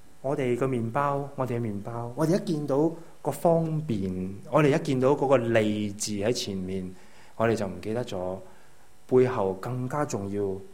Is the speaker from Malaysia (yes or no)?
yes; Malaysia; 我嘅家乡咧，马来西亚。